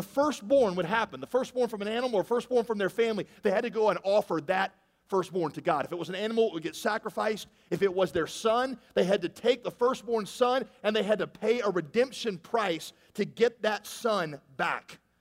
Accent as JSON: {"language": "English", "country": "United States", "said": "I mean, I'm an American, I'm not used to seeing things like that."}